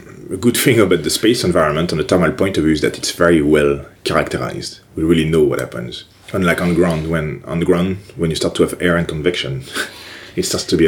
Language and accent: English; France; born or raised there; English is a second language; moved away as an adult; also born or lived in Toronto, Canada